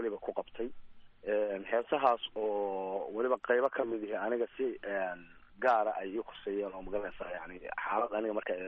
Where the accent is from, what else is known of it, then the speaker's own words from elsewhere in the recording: Qardho, Bari, Somalia; moved away; also born or lived in United States / United Arab Emirates / Saudi Arabia / Yemen; waxaan ku dhashay soomaaliya gaar ahaan gobolka bari magaalada qardho iyada ayaan ku barbaaray dugsi dhexe iyo dugsi hoose iyo saraba aan ka dhigtay xiliyadii burburkiina